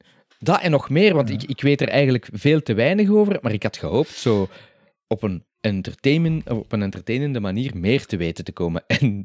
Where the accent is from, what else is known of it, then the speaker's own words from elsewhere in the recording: Flanders, Belgium; wij als Vlamingen hebben daar niet genoeg